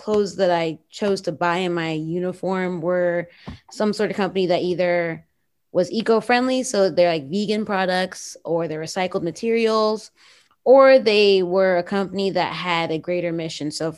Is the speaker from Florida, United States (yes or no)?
yes; Miami, Florida, United States; I am from Miami. I do love stuff.